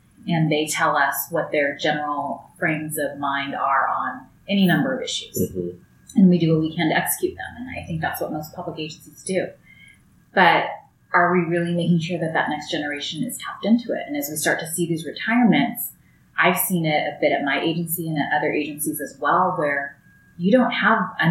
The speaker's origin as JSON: {"language": "English", "region": "California", "country": "United States", "said": "You can see, you know, I'm from California, you're from North Carolina."}